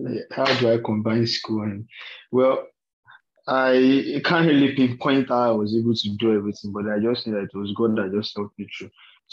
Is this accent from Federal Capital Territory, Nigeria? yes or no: no; Oyo, Nigeria; Well, I'm from Oyo State, I schooled in Obafemi Awolowo University.